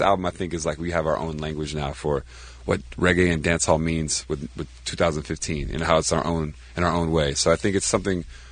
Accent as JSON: {"language": "English", "region": "Florida", "country": "United States", "said": "Well, I'm from Florida"}